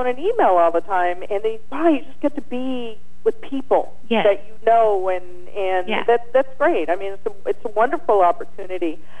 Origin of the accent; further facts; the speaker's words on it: Santa Rosa, California, United States; I come from Santa Rosa. Our airport flies directly to Seattle now.